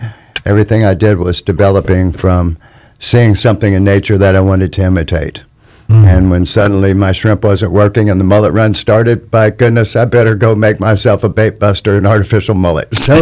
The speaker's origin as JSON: {"language": "English", "region": "Texas", "country": "United States", "tie": "born or raised there", "said": "Very beginning was my dad owned a shrimp boat in Galveston Bay. And I was raised in Texas, and pulled a shrimp net"}